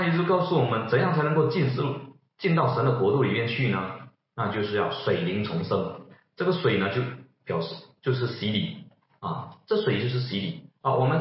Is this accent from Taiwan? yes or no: no; China; 我们是中国人哈，所以我们要顺从啊中国的法律啊